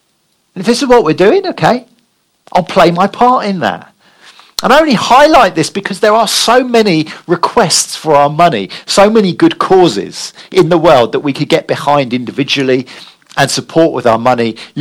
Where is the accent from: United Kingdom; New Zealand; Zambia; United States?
United Kingdom; We're very British and private about our giving, aren't we?